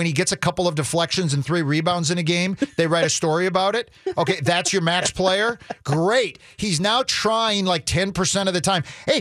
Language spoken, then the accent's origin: English; Minnesota, United States; I'm a Vikings fan because I grew up in Minnesota